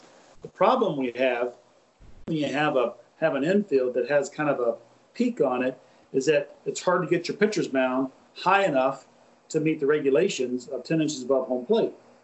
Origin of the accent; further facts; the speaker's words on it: Salem, United States; I know the one we had here, I grew up in Salem.